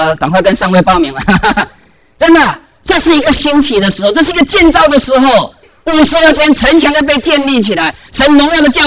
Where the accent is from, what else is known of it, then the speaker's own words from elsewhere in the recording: China; moved away; 我们中国人，我们常常就是说，我们特别好，就是说我们从大陆出来的老上一代的话，他们都很看重工作，对不对啊？我们也在那个环境当中长大